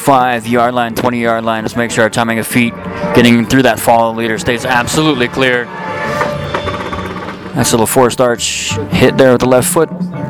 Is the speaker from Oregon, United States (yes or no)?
yes; Portland, Oregon, United States; I'm from Portland, Oregon.